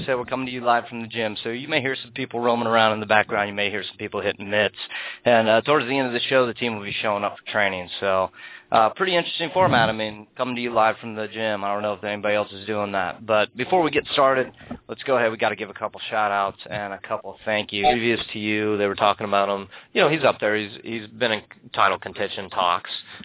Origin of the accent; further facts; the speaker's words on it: California, United States; But, yeah, man, I grew up here in the Northern California area, wrestled my whole life, and ended up wrestling up in Oregon State University, D1 Pac-10.